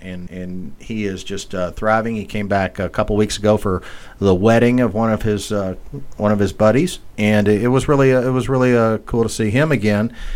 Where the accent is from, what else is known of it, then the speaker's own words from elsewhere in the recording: Louisville, Kentucky, United States; doing a lot of stuff here in my hometown of Louisville, Kentucky.